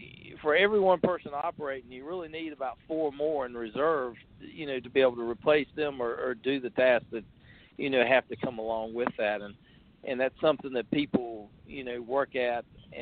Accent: West Virginia, United States; also born or lived in North Carolina; Now, growing up and working in North Carolina and growing up in West Virginia, we had exactly that.

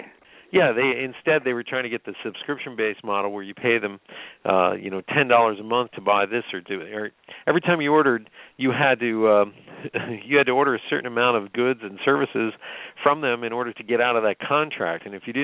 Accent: Lebanon, Pennsylvania, United States; I should know, my hometown of Lebanon, Pennsylvania, has been going through economic strife and changes since the 70s

